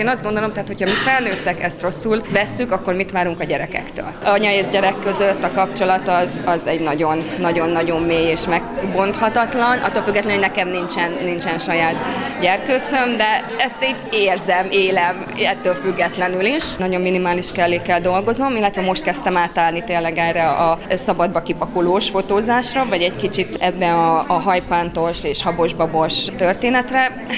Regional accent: Mezőberény, Békés, Hungary; born there; tehát ez az én szülővárosom, innen indultam, és ide mindig nagyon nagy örömmel jövök haza

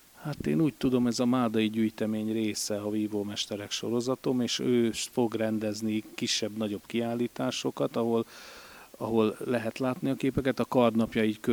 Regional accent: Debrecen, Hajdú-Bihar, Hungary; Debrecenben nőttem föl, de a nagyszüleim itt laktak szemben a Széchenyi utca 5-ben, és hát a gyerekkorom nyarait itt töltöttem mindig nagymamáméknál

